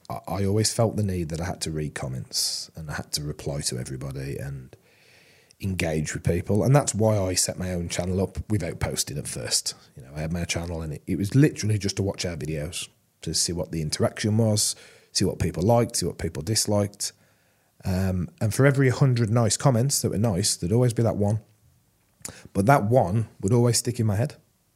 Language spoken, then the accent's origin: English; Wolverhampton, West Midlands, United Kingdom; You can see where we are. We're from Wolverhampton.